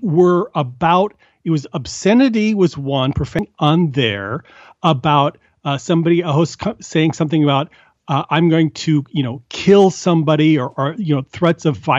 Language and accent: English; Midwest, United States; I'm from the Midwest where they had WOW.